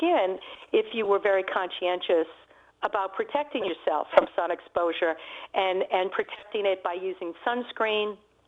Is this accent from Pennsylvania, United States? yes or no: no; New Orleans, Louisiana, United States; I'm from New Orleans